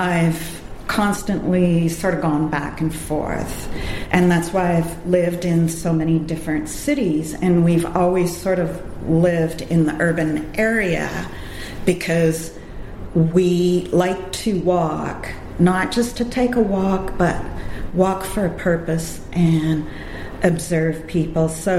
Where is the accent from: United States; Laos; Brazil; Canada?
Canada; Saskatchewan; born there; I was born in Saskatchewan, and I didn't come from a farm, but my parents had a grain farm.